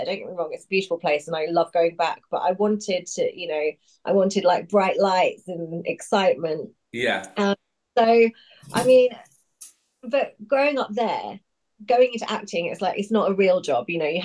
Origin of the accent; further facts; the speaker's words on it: East of England, United Kingdom; also born or lived in Australia; I grew up in Norfolk. I was born in Australia. My family moved to England when I was two. Mm-hmm. And I grew up in, you know, small villages in Norfolk. If anyone knows Norfolk, Wroxham, Houghton. Mm-hmm. It was very quiet.